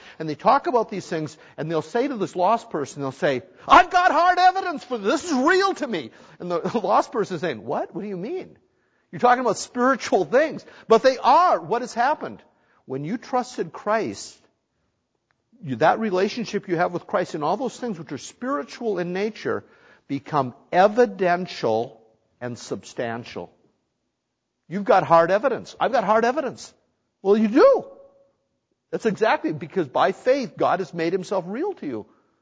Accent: North Dakota, United States; I was raised in North Dakota. And I got converted when I was 16 years old.

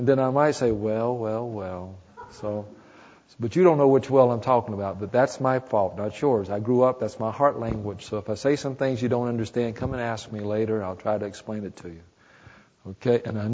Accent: Midland, North Carolina, United States; I am from North Carolina. I'm from a place called Midland, which is about 20 miles outside of the Charlotte city limits when I was growing up.

